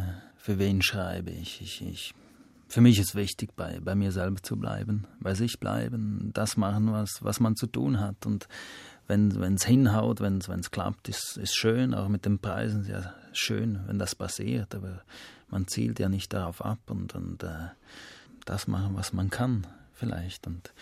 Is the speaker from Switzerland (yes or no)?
yes; Graubünden, Switzerland; Der liegt mitten in der Surselva, das ist dem Sprachgebiet, romanischen Sprachgebiet, wo ich herkomme.